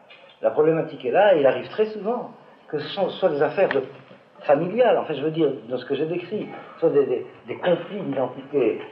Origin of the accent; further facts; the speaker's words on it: Algeria; moved away; je suis moi-même un juif originaire des pays d'islam. Pour ne pas vous cacher, je suis originaire d'Algérie